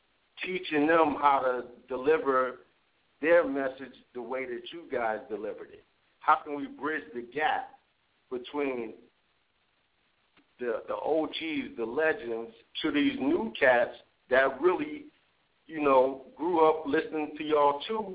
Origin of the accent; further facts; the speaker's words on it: Philadelphia, Pennsylvania, United States; now in Los Angeles, United States; I'm from Philadelphia. You know what I mean? I'm in L.A.